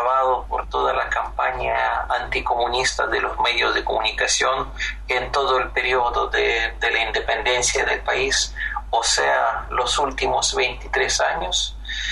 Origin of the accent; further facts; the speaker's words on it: Ukraine; Spanish is a second language; los acontecimientos en mi país, en Ucrania, se desarrollan por la misma lógica